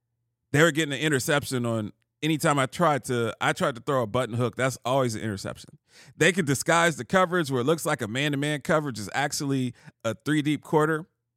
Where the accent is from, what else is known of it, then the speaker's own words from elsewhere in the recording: Columbus, Ohio, United States; All of my friends that I grew up with in Columbus, Ohio, they're all scattered across the country.